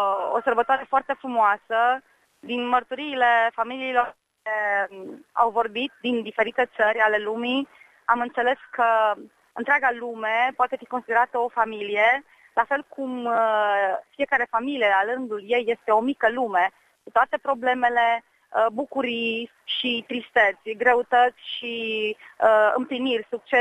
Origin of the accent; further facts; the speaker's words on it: Oradea, Bihor County, Romania; din Oradea și împreună cu soțul meu am venit să participăm la această întâlnire mondială.